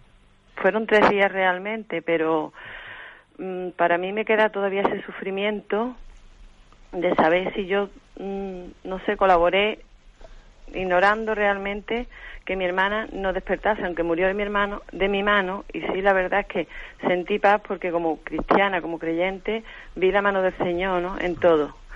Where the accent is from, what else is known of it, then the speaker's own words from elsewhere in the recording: Seville, Andalusia, Spain; Soy de Sevilla.